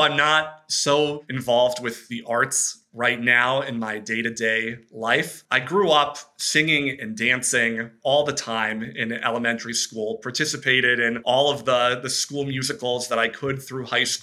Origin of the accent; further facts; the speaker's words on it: St. Paul, Minnesota, United States; I was very fortunate, actually, to have some of that representation and visibility, especially growing up in St. Paul.